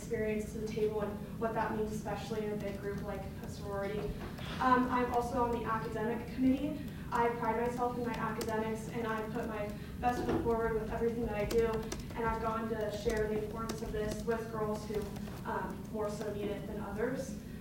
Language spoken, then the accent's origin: English; Reno, Nevada, United States; I was born and raised here in Reno, Nevada. I went to Bishop Minot Catholic High School.